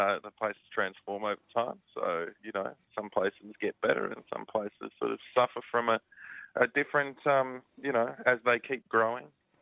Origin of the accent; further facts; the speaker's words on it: Frankston, Victoria, Australia; I grew up in Frankston and, look, it's a lot better now these days